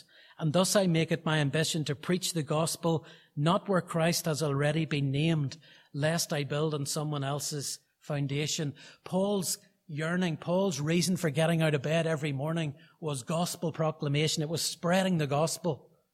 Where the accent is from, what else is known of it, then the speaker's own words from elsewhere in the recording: Portadown, Northern Ireland, United Kingdom; So we're still hands-on reaching children, even in our own town. We come from Portadown, and so we try to be involved as much as we possibly can